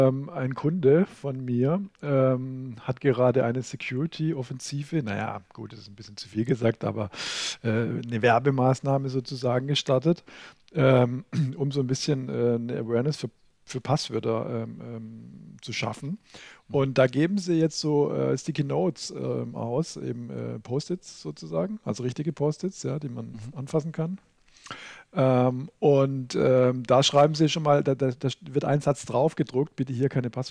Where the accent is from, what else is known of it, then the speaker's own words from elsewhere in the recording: Germany; man kriegt als Deutscher eigentlich fast ein bisschen Angst, muss ich sagen